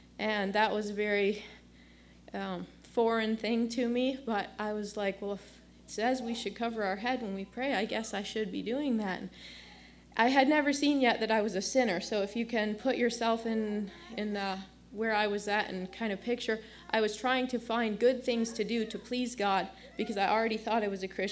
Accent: Detroit, Michigan, United States; I'm from Detroit, Michigan. And people that are Amish and Mennonite, they usually say I'm an English girl.

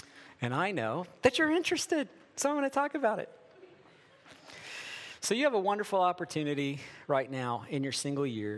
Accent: Maryland, United States; I grew up in the Western Maryland panhandle, not all that far from here. And I grew up in a kind of worldly evangelical church setting.

